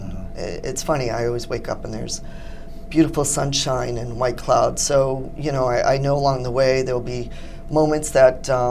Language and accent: English; Quincy, Massachusetts, United States; And growing up in Quincy, of course, I really could use the ocean at that point.